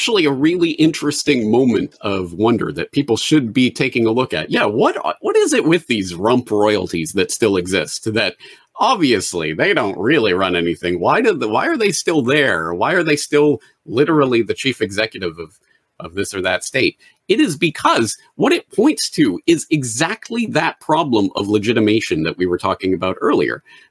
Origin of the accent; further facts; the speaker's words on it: Canada; Hey, I'm like Canadian, so I am technically subject to King Charles.